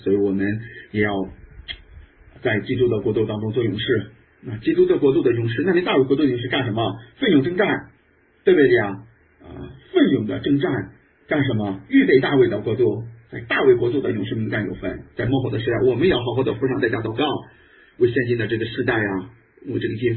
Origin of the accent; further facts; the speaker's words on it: China; 其实我们中国人